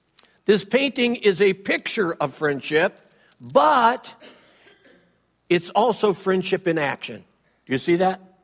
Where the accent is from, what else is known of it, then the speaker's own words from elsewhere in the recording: Cleveland, Ohio, United States; okay, I know this isn't good French, but I'm from Cleveland, Ohio. I do the best I can.